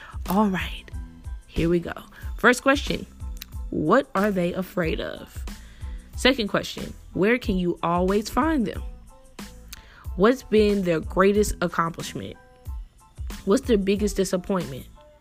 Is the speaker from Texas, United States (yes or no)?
yes; Dallas, Texas, United States; I'm from Dallas, but we're both from Texas.